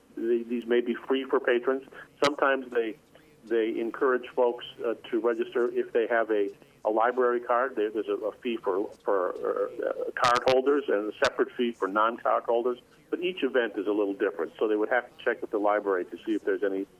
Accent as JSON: {"language": "English", "town": "Green Bay", "region": "Wisconsin", "country": "United States", "tie": "born or raised there", "said": "I was a reporter and editor at papers first in my hometown of Green Bay, Wisconsin"}